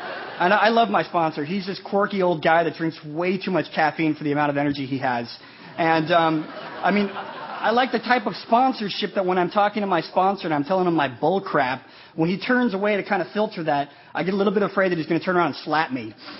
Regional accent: Manila, Metro Manila, Philippines; born there; I was born in the Philippines, and I was born in Manila, and my mother was 16 years old at that time

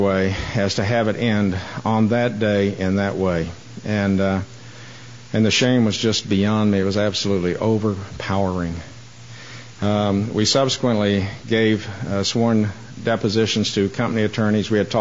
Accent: Wichita, Kansas, United States; also born or lived in Oklahoma; now in Georgia, United States; even though I'm introduced from Georgia, I grew up in the Kansas and Oklahoma area. I was born there in September of 1938.

